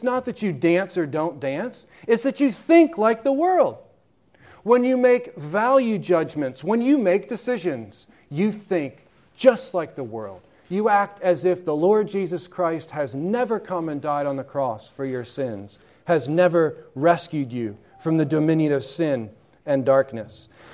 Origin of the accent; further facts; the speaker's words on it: Pennsylvania, United States; Growing up in Pennsylvania, driving around the back roads of Pennsylvania, it was not uncommon to see hitching posts outside the various shopping places